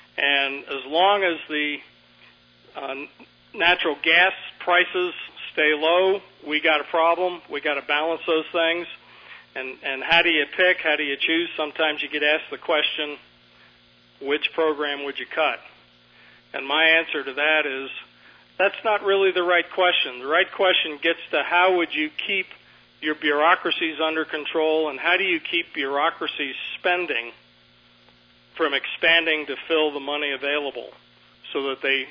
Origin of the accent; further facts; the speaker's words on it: Bondurant, Iowa, United States; I'm from Bondurant.